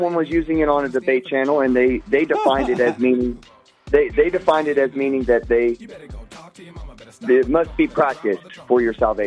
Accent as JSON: {"language": "English", "region": "Kentucky", "country": "United States", "said": "I am from Kentucky. I am a pastor, and I am asking this question."}